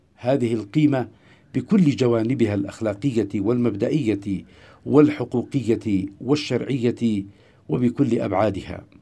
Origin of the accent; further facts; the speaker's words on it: Yemen